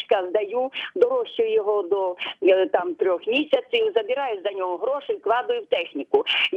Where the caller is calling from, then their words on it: Chernihiv Oblast, Ukraine; з Чернігівщини. Я хочу що сказати. Я живу у селі сільського, як кажуть, типу.